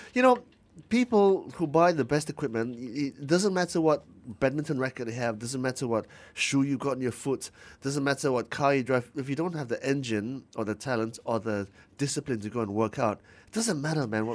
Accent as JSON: {"language": "English", "region": "Penang", "country": "Malaysia", "said": "I'm from Penang"}